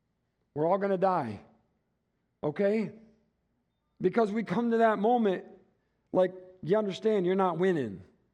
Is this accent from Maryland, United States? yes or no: no; Michigan, United States; In case you don't know, I'm from Michigan.